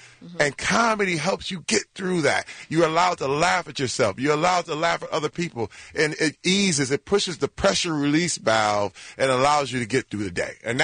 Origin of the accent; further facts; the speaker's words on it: Flint, Michigan, United States; I come from Flint, Michigan, and I grew up in the crack epidemic, and it's literally a miracle that I'm still here and not in jail